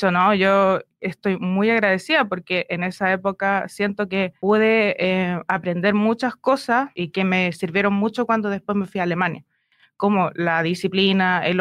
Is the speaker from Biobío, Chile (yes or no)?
no; Llanquihue, Los Lagos, Chile; yo soy originaria de Llanquihue. He pasado toda mi vida viviendo entre Totoral, que es una zona rural, y también estudiando entre Llanquihue. Después me fui a estudiar a Río Negro. Salí del Liceo Agrícola de Río Negro.